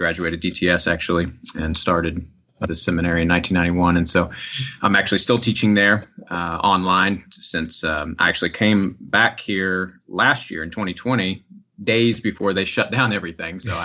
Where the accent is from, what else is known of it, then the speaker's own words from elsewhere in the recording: Plano, Texas, United States; now in Jordan; I grew up in Plano, in Plano, Texas, and been here pretty much all my life. But the last 3 years, I've actually been in the Middle East